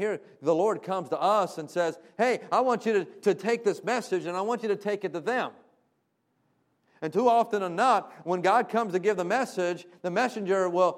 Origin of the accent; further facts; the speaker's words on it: Florida, United States; That's why I'm from Florida.